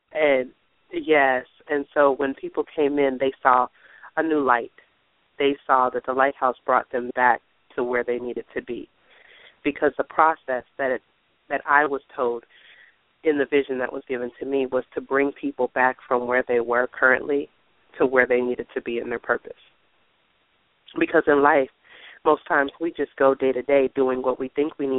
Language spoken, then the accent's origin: English; Minneapolis, Minnesota, United States; now in Mississippi Gulf Coast, United States; I am a transplant from Minneapolis, Minnesota. So people didn't know me.